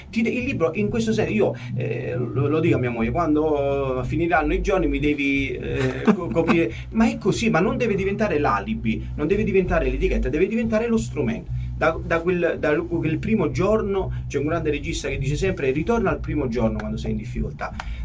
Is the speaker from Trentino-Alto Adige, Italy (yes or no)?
no; Castellammare, Campania, Italy; quell'anno eravamo a Castellammare, la mia città d'origine